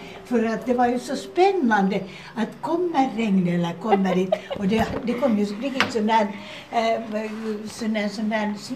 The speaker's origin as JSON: {"language": "Swedish", "region": "Uusimaa", "country": "Finland", "tie": "born there", "said": "Jag är född på Eira sjukhus 1929 och min pappa var ju då läkare. Det var 2 år sedan när jag blev Mänsälä flicka."}